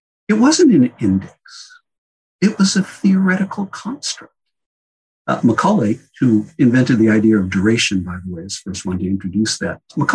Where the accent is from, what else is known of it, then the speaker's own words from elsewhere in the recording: Massachusetts, United States; And I grew up outside of Boston, so I said, was it just Boston? Did they use Lowell near where I grew up?